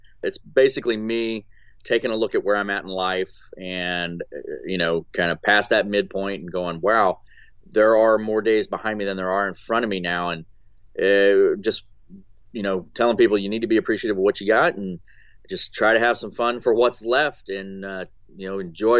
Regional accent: Nashville, Tennessee, United States; born there; I was born in Nashville, so I've been there a lot. Yeah, born at Baptist Hospital downtown.

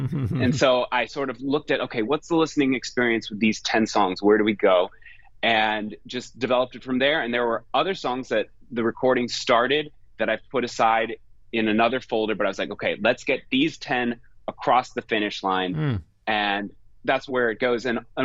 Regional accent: Cleveland, Ohio, United States; born there; I was based in Cleveland. I was born in Cleveland.

